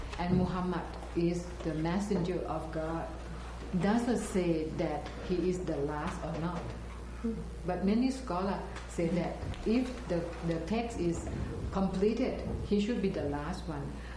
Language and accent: English; Thailand; So this is very, very important for Muslims, because my background, I came from Thailand. I stay with the Buddhist.